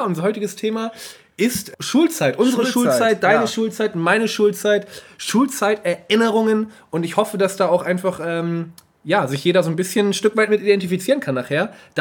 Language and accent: German; Husum, Schleswig-Holstein, Germany; Ja, ich bin tatsächlich geboren in Husum, das ist schon Weltstadt für uns Eiderstädter, aber tatsächlich, Eiderstedt, Halbinsel, wunderschön, Kaff an Kaff. Ja, und bin dann eben nach meiner Grundschulzeit auf das Gymnasium in St. Peter-Ording gegangen.